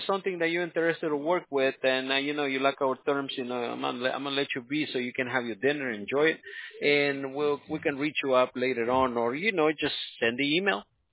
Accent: Los Angeles, California, United States; I'm actually from Los Angeles. I grew up over here.

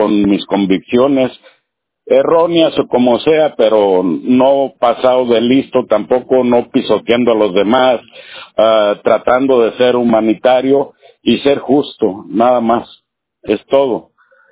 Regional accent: Mexico; born there; No, yo soy mexicano, nací en México.

